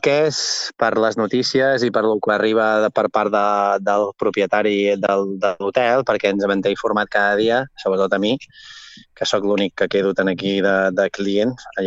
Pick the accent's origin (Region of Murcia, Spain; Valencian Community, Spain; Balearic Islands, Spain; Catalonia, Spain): Catalonia, Spain; Torroella de Montgrí; Jo sóc de Torroella, Montgrí, l'Estartit, sí, visc a l'Estartit, jo.